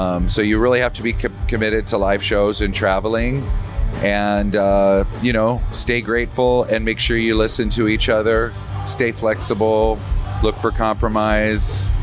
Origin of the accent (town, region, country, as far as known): Wisconsin, United States